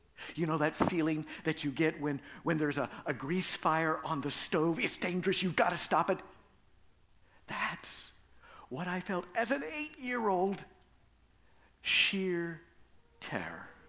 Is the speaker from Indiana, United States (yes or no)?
yes; Acton, Indiana, United States; I grew up in Acton, Indiana, in the 1960s, when it was still completely segregated. There was not one child of color anywhere in Acton, Indiana, or in my grade school, not one.